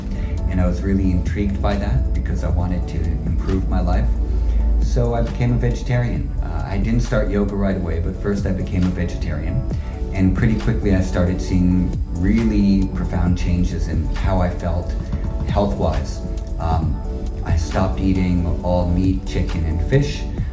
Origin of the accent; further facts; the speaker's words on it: New York City, New York, United States; Remember, I'm from New York City and I grew up in Greenwich Village, and New York is also pretty crowded and it's definitely chaotic.